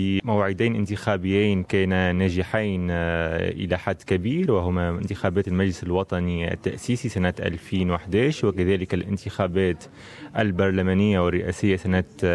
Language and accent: Arabic; Tunisia; now in Australia; وهذه فرصة لنا كتونسيين في أستراليا